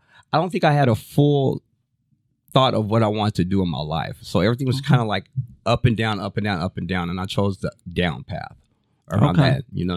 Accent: Lacey, Washington, United States; also born or lived in Fort Lewis; So I was born in Fort Lewis, but we moved down to Lacey, Washington.

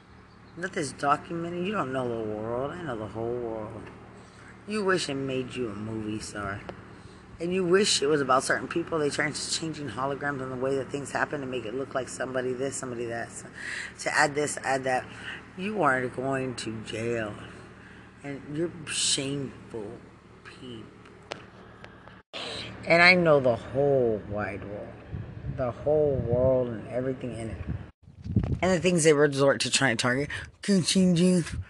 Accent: Lubbock, Texas, United States; I am from Lubbock, Texas.

